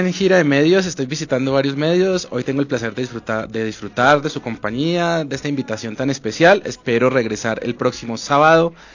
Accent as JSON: {"language": "Spanish", "town": "Medellín", "region": "Antioquia", "country": "Colombia", "said": "Vengo de la ciudad de Medellín, soy un artista de la ciudad de Medellín."}